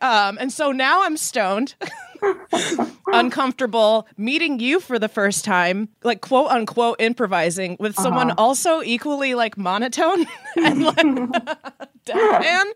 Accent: Connecticut, United States; also born or lived in Chicago; I grew up in Connecticut and used to say in the Midwest when I lived in Chicago, I was like, yeah, we didn't have those.

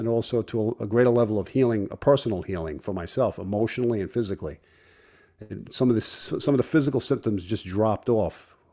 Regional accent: Brooklyn, New York, United States; So growing up in Brooklyn as a child, it was about being athletic. It was about being tough in the neighborhood.

